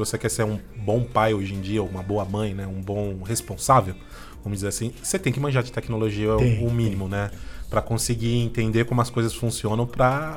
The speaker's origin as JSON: {"language": "Portuguese", "town": "Campos do Jordão", "region": "São Paulo", "country": "Brazil", "tie": "born or raised there", "said": "Campos do Jordão."}